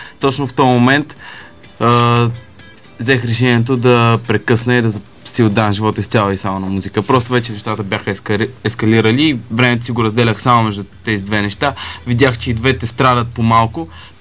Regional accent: Burgas, Burgas Province, Bulgaria; аз съм си от Бургас, примерно, и имам супер много приятели в Бургас и във Варна и в София.

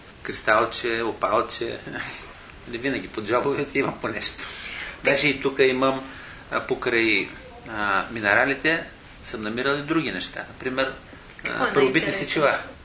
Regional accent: Kardzhali, Kardzhali Province, Bulgaria; Аз съм родом от Кърджали, източните Родопи.

